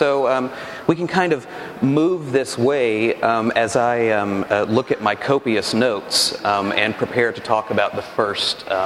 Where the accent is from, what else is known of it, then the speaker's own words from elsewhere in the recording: Texas, United States; me to wake up every morning as a man, as a white man, as a gay white man, as a gay white male artist, as a Texan, as an American?